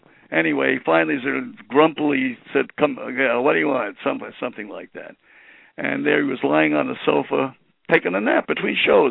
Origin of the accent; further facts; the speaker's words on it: Brooklyn, New York, United States; And I'm from Brooklyn, as you know.